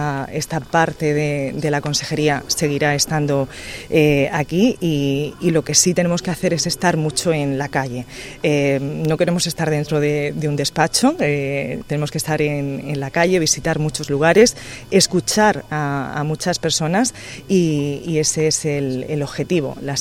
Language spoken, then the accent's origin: Spanish; Lobosillo, Region of Murcia, Spain; yo soy de Lobosillo. Lobosillo es, como sabéis, una pedanía que pertenece a Murcia, pero está ubicada en el campo de Cartagena.